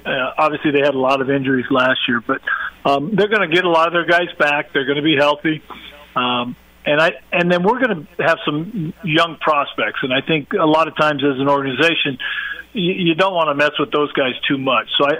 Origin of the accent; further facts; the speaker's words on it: Santa Maria, California, United States; born there; I was born in Santa Maria, California.